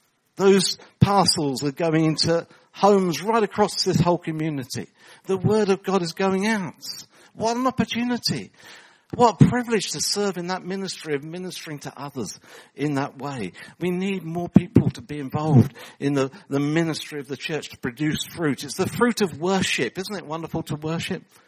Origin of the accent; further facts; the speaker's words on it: England, United Kingdom; as English people, we're not very good at talking to people